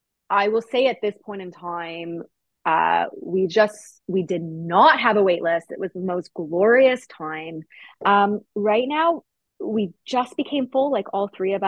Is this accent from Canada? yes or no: yes; Canada; Well, we're Canadian.